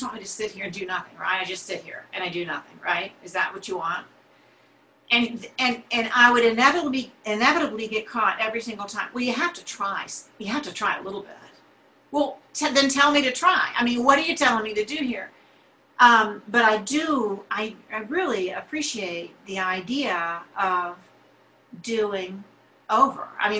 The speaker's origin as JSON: {"language": "English", "region": "Florida", "country": "United States", "tie": "born or raised there", "said": "It brought me back to growing up in Florida, which I did do. And there we have these little teeny tiny lizards."}